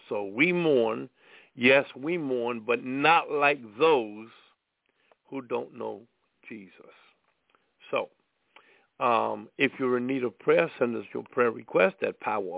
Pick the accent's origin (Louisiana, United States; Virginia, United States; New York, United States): New York, United States; Brooklyn; because she's from the Bronx. I'm from Brooklyn.